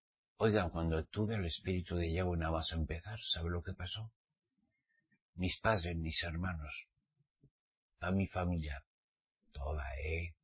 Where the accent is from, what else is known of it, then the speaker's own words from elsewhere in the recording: Pamplona, Navarre, Spain; En mi católica Navarra. En Pamplona. Todo era catolicismo.